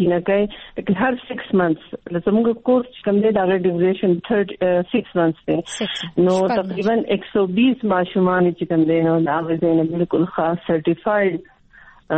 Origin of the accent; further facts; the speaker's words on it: Khyber Pakhtunkhwa, Pakistan; زه د سوات اوسېدونکی یم